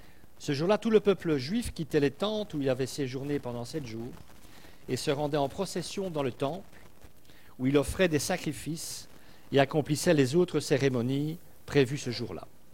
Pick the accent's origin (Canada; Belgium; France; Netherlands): Belgium; Alors on ne s'en rend pas compte, en tout cas nous en tant que Belges